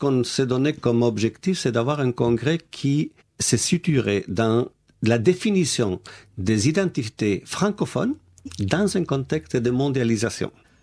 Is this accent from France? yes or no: no; Chile; French is a second language; Je vais prendre le cas de mon pays d'origine, le Chili